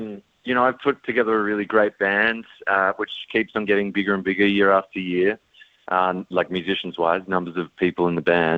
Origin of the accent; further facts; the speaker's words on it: New South Wales, Australia; I'm a proud Gamilaroi man, artist, producer, based in Nam.